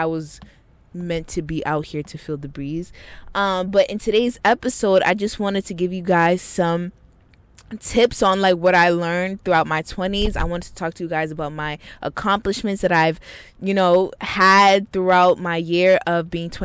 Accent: Boston, Massachusetts, United States; know if you're from Boston, but if you are, shout out to you, my Bostonians. I'm at did you hear my accent?

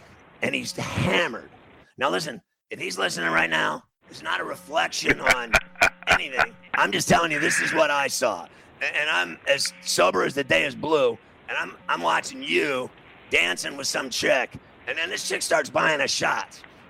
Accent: New York City, New York, United States; I said, I'm from New York City.

